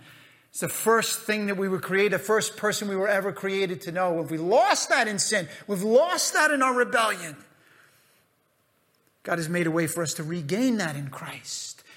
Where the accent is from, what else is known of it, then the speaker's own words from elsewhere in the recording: United States; you should feel good about this, guys, because I'm an American, all right?